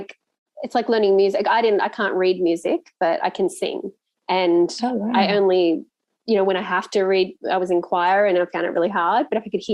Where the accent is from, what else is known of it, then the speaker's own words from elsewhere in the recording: Australia; I'm Australian.